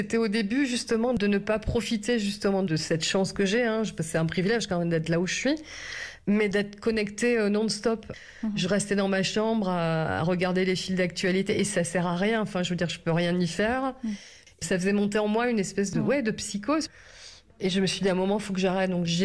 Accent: France; quand ils savent que je suis française

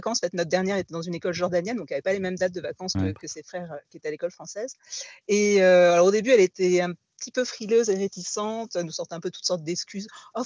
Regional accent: France; en tant que Français

